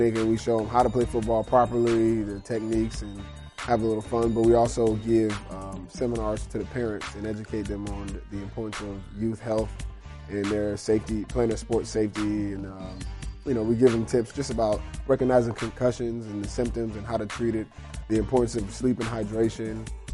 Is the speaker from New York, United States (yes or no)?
no; Piscataway, New Jersey, United States; a yearly football clinic in my hometown of Piscataway, New Jersey